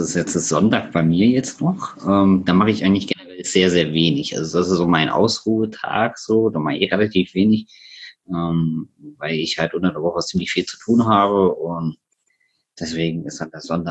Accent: Hesse, Germany; bin 30 Jahre alt und ich komme aus Nordhessen, also näher gesagt aus der Nähe von Kassel.

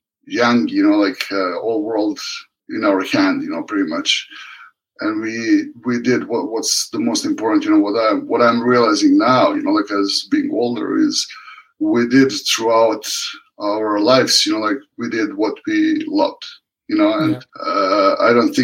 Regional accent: Serbia; moved away as an adult; now in Canada; I was born and raised in Serbia.

